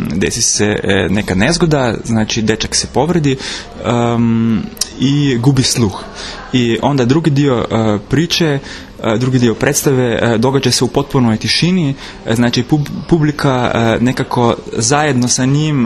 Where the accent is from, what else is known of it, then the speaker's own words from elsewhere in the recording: Slovenia; Croatian is a second language; Da, znači ja sam iz Slovenije i doveo sam sa sobom svoje saradnike.